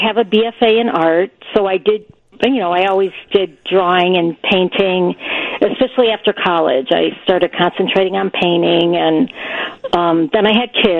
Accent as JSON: {"language": "English", "town": "Lombard", "region": "Illinois", "country": "United States", "tie": "born or raised there", "said": "Okay, I grew up in Lombard with my mom and dad, and I had 8 brothers and sisters, so there were 9 kids"}